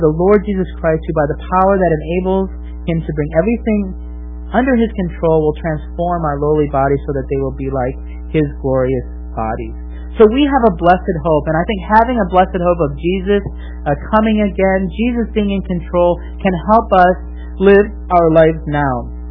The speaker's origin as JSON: {"language": "English", "country": "United States", "said": "just as I, as an American, had different values as a Singaporean"}